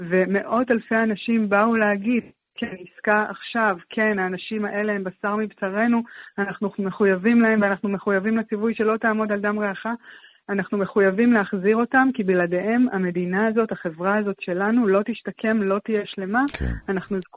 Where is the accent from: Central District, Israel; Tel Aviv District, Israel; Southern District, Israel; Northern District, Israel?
Southern District, Israel; Nir Oz; אני בת קיבוץ ניר עוז